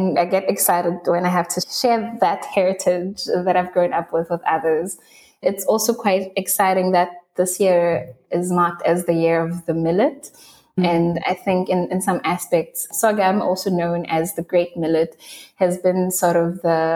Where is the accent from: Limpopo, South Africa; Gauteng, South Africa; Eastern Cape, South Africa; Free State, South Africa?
Gauteng, South Africa; Pretoria; now in Western Cape, South Africa; I had to relocate to the Western Cape. I didn't mention that I'm originally from Gauteng, Pretoria.